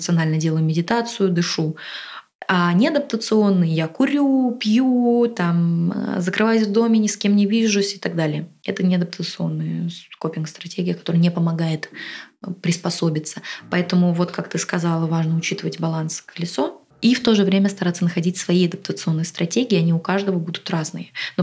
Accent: Russia; moved away; Но по-прежнему у меня остались мои какие-то привычки, которые я сохранила из России.

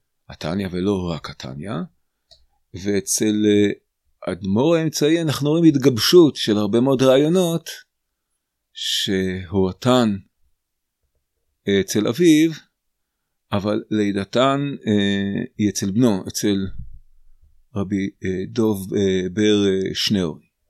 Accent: Beit Kama, Southern District, Israel; now in Otniel, Israel; אני בן קיבוץ בית קמה, הקיבוץ של השומר הצעיר בנגב הצפוני

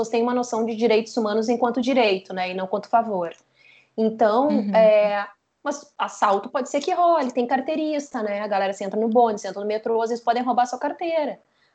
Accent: Porto Alegre, Rio Grande do Sul, Brazil; also born or lived in Rio de Janeiro; now in Lisbon, Portugal; eu venho de Porto Alegre, que é uma cidade super violenta, com índices muito ruins de latrocínio, sequestro, estupro, essa questão assim de violência urbana seríssima. Fui morar no Rio de Janeiro

